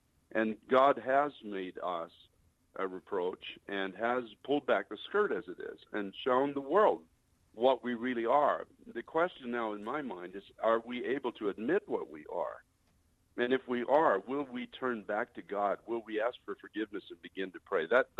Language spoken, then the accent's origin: English; Canada; now in United States; I came into this country as a Canadian. I've been here now 24 years. I'm now an American citizen.